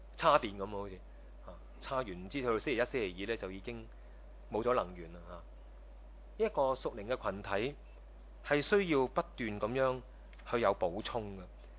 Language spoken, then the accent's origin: Chinese; China; 好像我们中国人说人的学习呢逆水行舟嘛